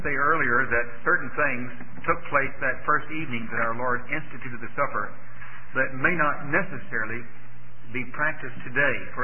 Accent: the South, United States; I grew up in the South, and we baled hay many a time when it'd be 107 or 8 in the shade.

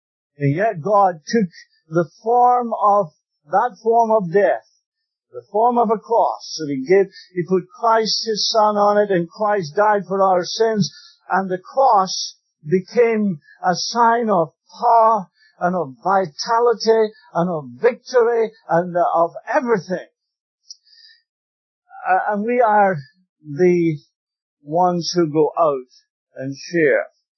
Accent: Scotland, United Kingdom; I'm a Scotsman. I do everything on the cheap.

